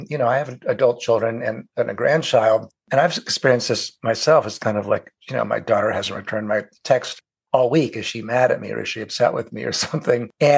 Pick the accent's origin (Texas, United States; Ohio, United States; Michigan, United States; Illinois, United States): Ohio, United States; now in California, United States; Like when I moved out to California from Ohio, occasionally my mother would call me and go, "Oh, Mr. Fancy Dancy psychologist, you're too busy to call your poor mother in Ohio."